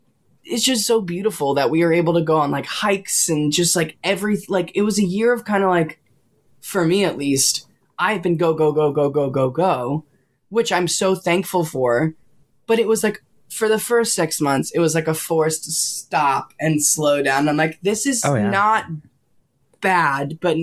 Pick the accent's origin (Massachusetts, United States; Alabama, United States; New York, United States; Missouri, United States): New York, United States; Long Island; I'm from Long Island. Like, that's like, is that a personality trait?